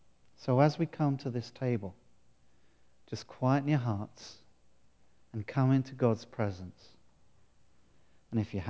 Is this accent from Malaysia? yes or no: no; United Kingdom; And that's not just because I'm British.